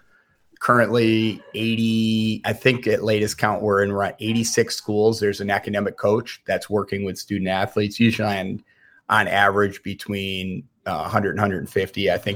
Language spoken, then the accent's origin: English; Syracuse, New York, United States; Growing up in Syracuse, the hated Hoyas, was real.